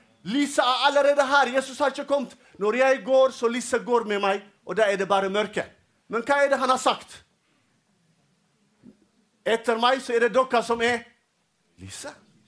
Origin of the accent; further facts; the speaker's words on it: Eritrea; Norwegian is a second language; now in Norway; jeg er fra Eritrea, og det er noen her, kanskje la oss si, fra Etiopia. Vet du hva? Når vi kom til Norge